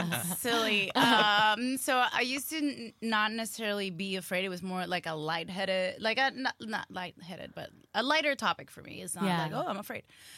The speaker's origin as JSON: {"language": "English", "country": "Venezuela", "tie": "born or raised there", "said": "Not to bum me out, but my country is fucked. I'm from Venezuela. And right now it's really bad, but even when I was growing up, I got held at gunpoint really early in my life."}